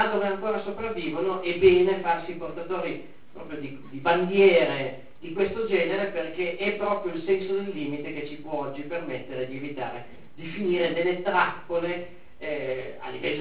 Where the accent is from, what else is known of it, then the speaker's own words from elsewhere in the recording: Western Alps, Italy; Vengo anch'io da una zona alpina, non bella come la vostra, vengo dalle Alpi occidentali